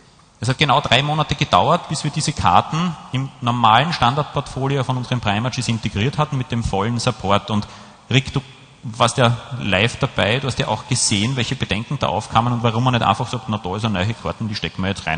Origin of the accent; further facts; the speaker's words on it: Austria; dann schaffen wir es als Österreicher mit langjähriger Firmenzugehörigkeit schon, dass uns die Deutschen auch ein bisschen zuhören.